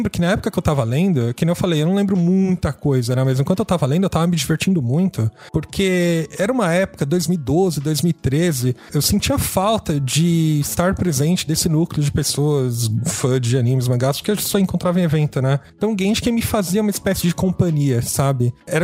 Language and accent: Portuguese; Brazil; enquanto nós brasileiros, a gente tem uma visão, né, da nossa interpretação